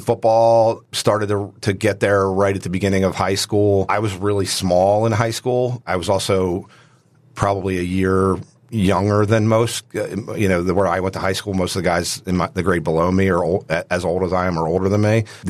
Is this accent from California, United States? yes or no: no; Baltimore, Maryland, United States; Well, I grew up in Baltimore, and obviously lacrosse is a pretty big deal down there.